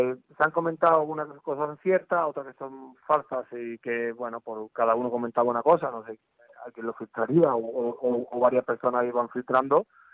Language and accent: Spanish; Spain; moved away; En este caso yo vengo de España